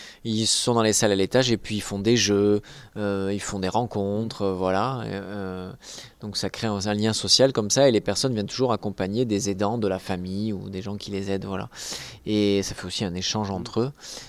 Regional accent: Saint-Gaudens, Occitanie, France; comme je suis de Saint-Gaudens, de venir à Saint-Gaudens

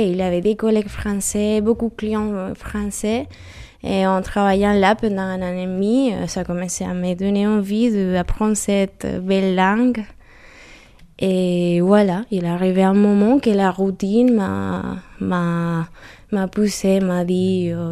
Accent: Venezuela; moved away as an adult; now in Europe; Je suis née en 98 au Venezuela, un très très beau pays de la Sud-Amérique, un pays du Caraïbe

